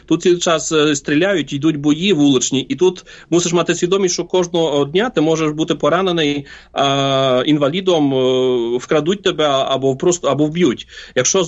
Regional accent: Western Ukraine, Ukraine; also born or lived in Poland; Ну, я народився на Україні, на Західній Україні, тут закінчив школу і сільськогосподарський технікум. Пізніше 25 років я жив і працював в Польщі

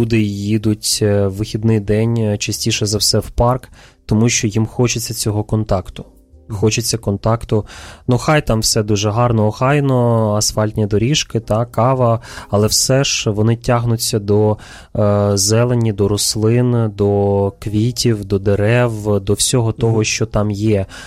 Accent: Kyiv, Ukraine; в Києві це взагалі не проблема, бо я сам киянин

